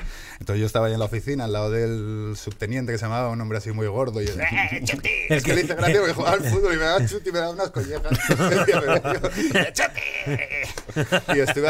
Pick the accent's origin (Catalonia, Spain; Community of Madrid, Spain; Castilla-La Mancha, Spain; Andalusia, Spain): Community of Madrid, Spain; Madrid; Soy madrileño, alguna vez me he ido al suelo porque llevo en moto desde los 16 años.